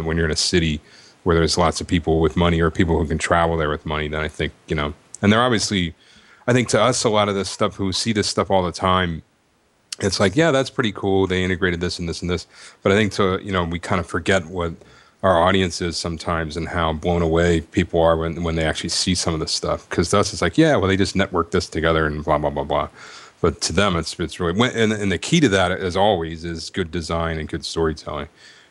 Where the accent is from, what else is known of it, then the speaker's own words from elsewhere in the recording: United States; one thing that was amazing to me as an American walking through the Autostadt